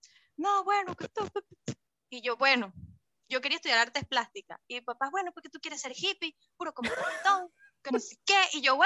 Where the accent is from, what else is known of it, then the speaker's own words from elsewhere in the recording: Venezuela; moved away as an adult; now in Argentina; sobre todo pensando de que venimos de Venezuela. Y, marico, yo emigré para Argentina y solo tenía $60 en mi bolsillo.